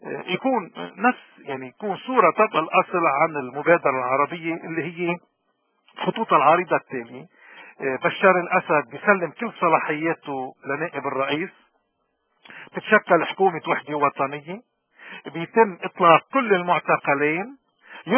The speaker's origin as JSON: {"language": "Arabic", "country": "Lebanon", "said": "بيكون إلنا كلبنانيين الشيطان أفضل من هذا النظام"}